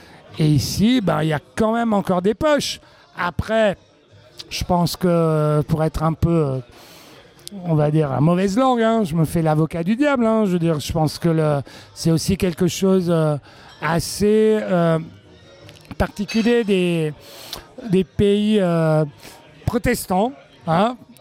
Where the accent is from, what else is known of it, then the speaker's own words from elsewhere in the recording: Brussels, Brussels-Capital Region, Belgium; comme j'ai grandi à Bruxelles.